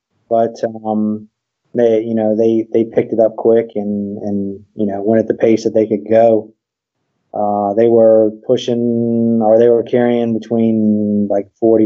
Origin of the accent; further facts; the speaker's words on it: Virginia, United States; I grew up in Virginia, and started hunting there.